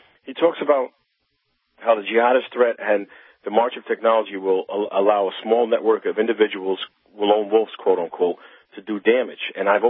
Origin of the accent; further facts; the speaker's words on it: New York, United States; My home state of New York is in deep trouble.